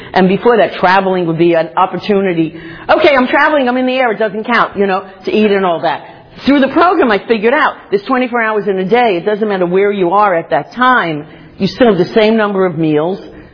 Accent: New York, United States; It's just ironic because I'm from the Bronx.

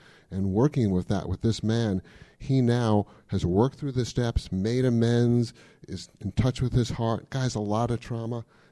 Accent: Virginia, United States; I'm visiting from Virginia.

